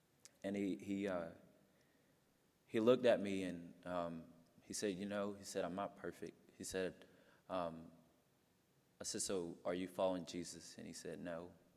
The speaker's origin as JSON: {"language": "English", "country": "United States", "said": "no, I'm from America, yo soy de Americano."}